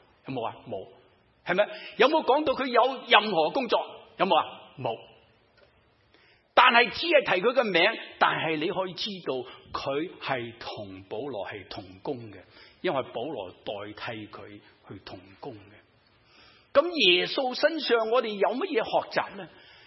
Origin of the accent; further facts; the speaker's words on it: China; 我哋中国人有咩句说话？